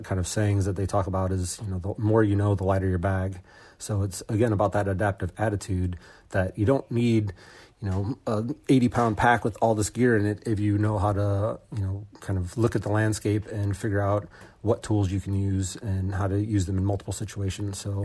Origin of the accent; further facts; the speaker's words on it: St. Louis, Missouri, United States; I grew up here around St. Louis area in Missouri and spent a lot of times outdoors as a child